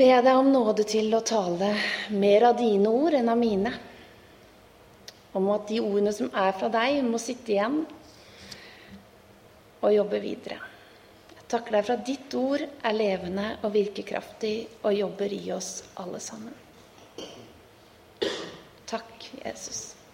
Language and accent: Norwegian; Askim, Østfold, Norway; now in Kragerø, Norway; Jeg kommer fra Kragerø. Vil si jeg bor i Kragerø, kommer opprinnelig fra Askim.